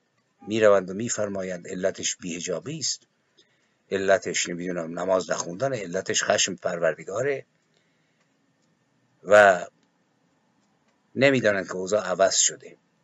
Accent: Iran; moved away; من هم به عنوان یک ایرانی دور از میهن، دوری اجباری به دلیل شرایط،

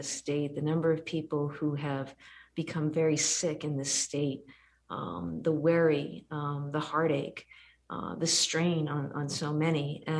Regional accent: New Hampshire, United States; I grew up in New Hampshire. Live free or die. You're up in Chester. I grew up down by the beach.

